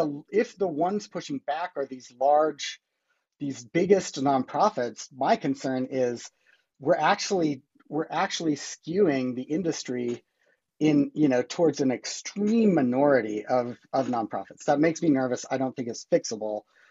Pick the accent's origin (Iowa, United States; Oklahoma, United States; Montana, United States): Montana, United States; I'm from Montana. We don't trust the government. We think they're going to take our land and our guns up here. So I just grew up in those waters.